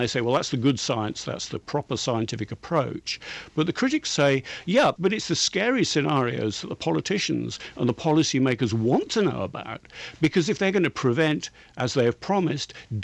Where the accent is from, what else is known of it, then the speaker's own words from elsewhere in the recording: England, United Kingdom; Sorry, I'm English, so I talk about methane.